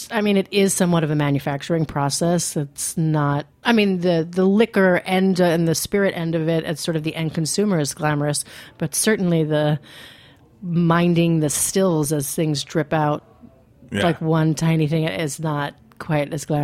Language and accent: English; New York, United States; As a New Yorker, more so than the people who live in the country, because they take it for granted.